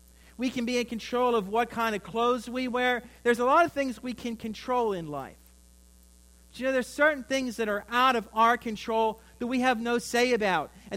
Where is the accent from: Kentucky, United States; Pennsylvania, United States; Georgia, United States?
Pennsylvania, United States; Mill Run; Kim and I went to my hometown of Mill Run, PA.